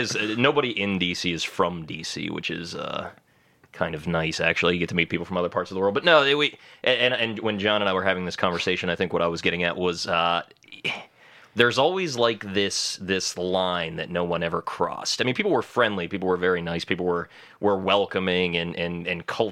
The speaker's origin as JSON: {"language": "English", "town": "Somerset", "region": "Pennsylvania", "country": "United States", "tie": "born or raised there", "also_born_or_lived": "Washington DC", "said": "I'm originally from Somerset, but we moved to D.C. 8 years ago and have recently returned."}